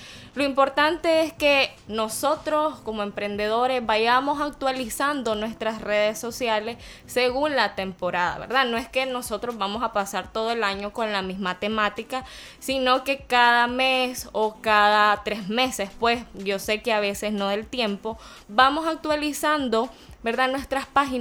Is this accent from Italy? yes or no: no; Nicaragua; nosotros como nicaragüenses nos destacamos como personas creativas, personas innovadoras